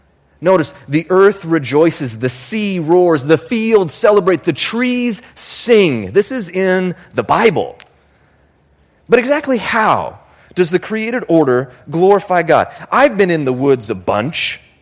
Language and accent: English; Homer, Alaska, United States; my mom flew he and I to Alaska, to my hometown. This is us. We were standing here in Homer, Alaska